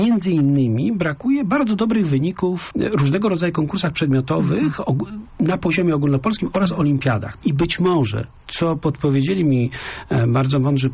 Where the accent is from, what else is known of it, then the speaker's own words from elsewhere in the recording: Poznań, Greater Poland Voivodeship, Poland; Być może nie jestem typowym poznaniakiem, ale ja zadowolenia w sobie nie czuję